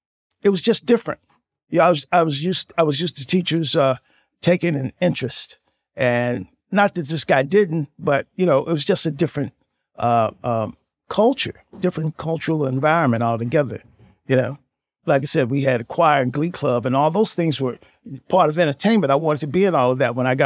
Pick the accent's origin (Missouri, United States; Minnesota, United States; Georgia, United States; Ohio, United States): Missouri, United States; St. Louis; I'm from St. Louis, in the St. Louis area.